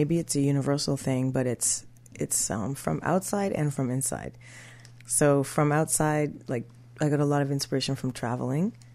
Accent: Canada; born there; I'm born in Canada, but okay. if I go back far enough, it's my heritage is Jamaican and European.

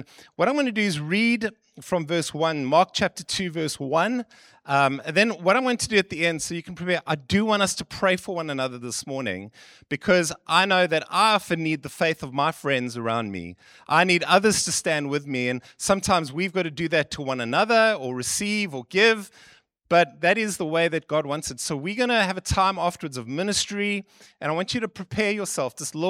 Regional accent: Seychelles; I was born in the Seychelles. I'm from a little island, and my family actually make alcohol for a living

